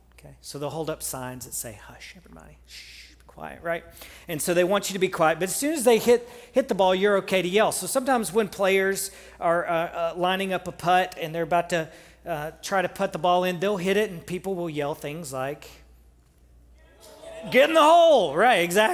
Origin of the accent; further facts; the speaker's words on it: Memphis, Tennessee, United States; But I grew up in the Memphis, Tennessee area